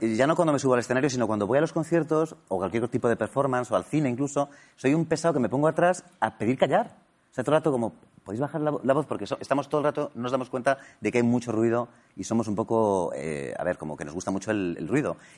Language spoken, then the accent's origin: Spanish; Madrid, Community of Madrid, Spain; en el Madrid, que soy de aquí, es mi pueblo.